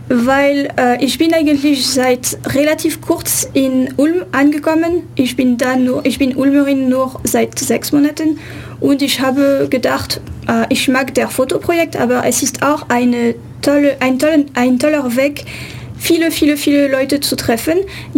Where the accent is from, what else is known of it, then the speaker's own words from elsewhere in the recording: France; German is a second language; Ich bin ursprünglich aus Frankreich